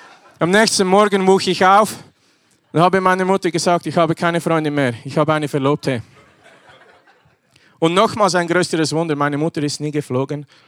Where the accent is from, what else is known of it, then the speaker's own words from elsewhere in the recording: Switzerland; moved away; ich komme aus der Schweiz. Ihr wisst, wie die Schweiz ist.